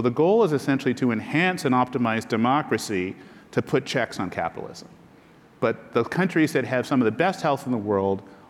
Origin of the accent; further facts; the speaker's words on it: Canada; I mean, I grew up in Canada.